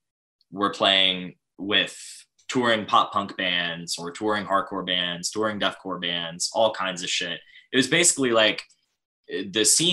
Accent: Huntsville, Alabama, United States; Huntsville, Alabama.

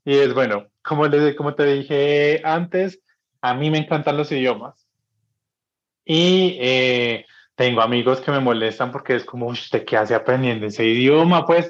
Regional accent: Pereira, Risaralda, Colombia; Yo soy de Pereira, pero pues realmente mi corazón y toda mi familia está en un pueblo cerca de Pereira que se llama Marsella, que es muy bonito. Todo pues como en arquitectura cafetera, muy tranquilo.

